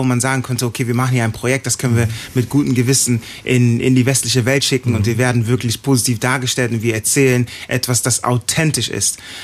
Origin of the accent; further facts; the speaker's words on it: Ghana; first language Twi; German is a second language; ich habe mich sehr, sehr wohl gefühlt, weil ich war umgeben von Ghanaern und meine erste Sprache war die Sprache, die komplett dort gesprochen wurde.